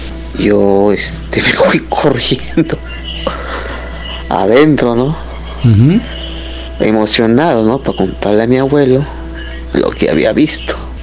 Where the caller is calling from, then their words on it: Xalapa, Veracruz, Mexico; de Jalapa, Veracruz.